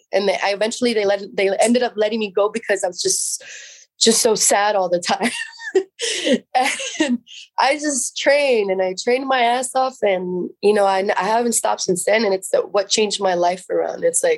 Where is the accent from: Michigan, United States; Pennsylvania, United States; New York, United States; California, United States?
California, United States; San Jose; I just, you know, I grew up in Eastside San Jose. It's probably not the best neighborhood. My parents were immigrants. So I'm first generation here